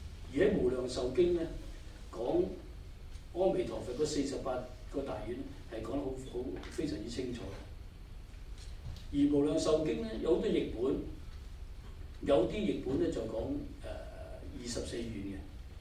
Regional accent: Hong Kong; 我哋香港人

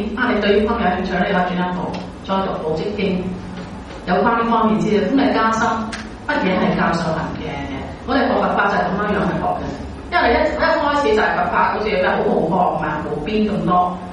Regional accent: China; 咁我哋中國人咧，好多時好多咩好多老師教學生都係咁啊。

